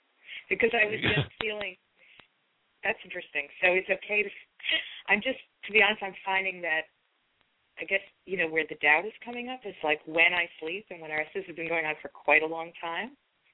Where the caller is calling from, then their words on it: New York, United States; I'm calling from New York.